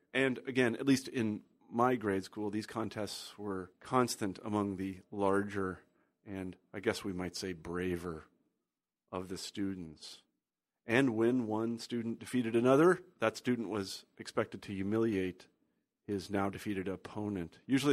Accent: Kansas, United States; now in Iowa City, United States; I grew up in Kansas. That's very different than Japan, but still.

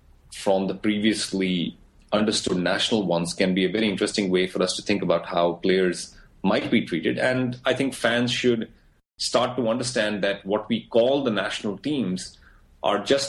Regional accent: India; now in United States; I now have an American passport. I travel back to India when I can, but I pay taxes in the U.S. I'm an American citizen.

